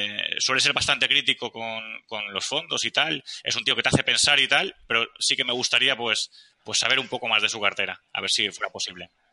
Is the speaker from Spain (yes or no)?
yes; Balearic Islands, Spain; ¿tú piensas que yo lo tengo fácil porque soy mallorquín?